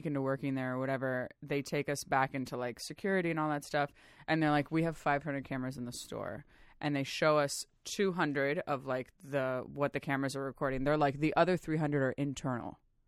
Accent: Miami, Florida, United States; I mean, listen, I grew up in Miami where, like, you had to eat ice cream outside

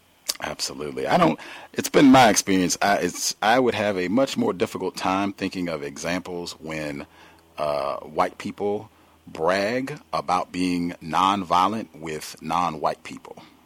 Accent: Virginia, United States; In my home state of Virginia, before there was a United States

